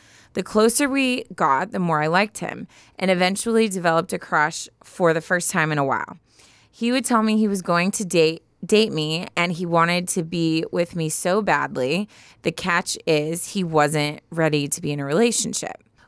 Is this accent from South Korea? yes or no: no; Oregon, United States; as he had heard I was from Oregon and he was from California.